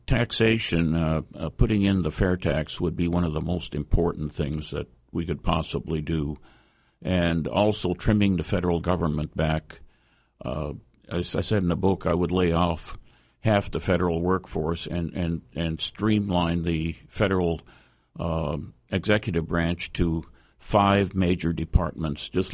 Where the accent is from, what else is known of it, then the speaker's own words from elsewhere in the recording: North Dakota, United States; I'm from North Dakota, and right now, you know, there's zero unemployment in North Dakota